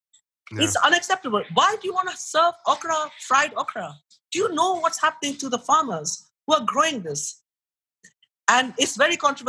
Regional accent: India; I'm an Indian housewife, so this is one thing you always know. In the bazaar, my mother would always roam around and say, you know, keep an eye out and see what there's a glut of.

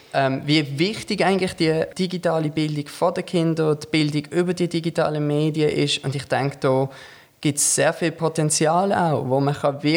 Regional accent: Muttenz, Basel-Landschaft, Switzerland; Ja, also ich wohne in Muttenz. Ich wohne schon seit immer in Muttenz. Ich bin in Muttenz aufgewachsen, an der Baselstrasse.

